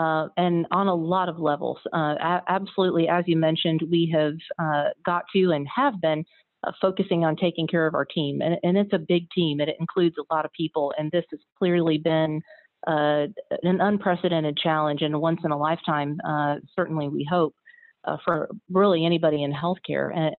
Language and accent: English; Illinois, United States; So I was born and raised in Illinois, central Illinois. I am cornfields and soybeans, and then moved up to Chicago for med school at Loyola.